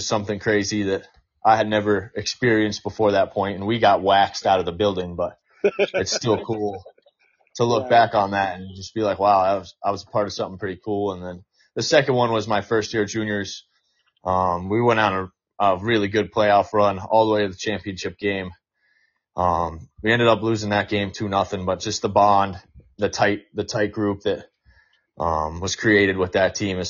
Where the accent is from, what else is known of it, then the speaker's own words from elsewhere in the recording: Colorado Springs, Colorado, United States; I grew up playing hockey in Colorado Springs, Colorado.